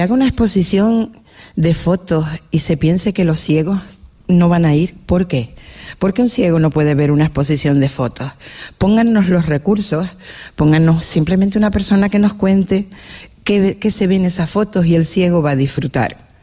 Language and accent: Spanish; Canary Islands, Spain; aunque vengo desde Tenerife, yo paso desde hace 35 años los veranos en Fuerteventura.